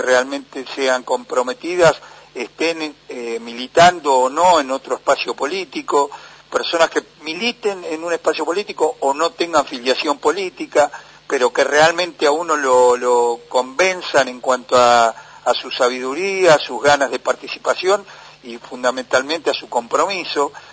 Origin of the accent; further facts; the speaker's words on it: Chascomús, Buenos Aires Province, Argentina; mi compromiso mayúsculo es con mi ciudad, con mi pueblo, con Chascomús.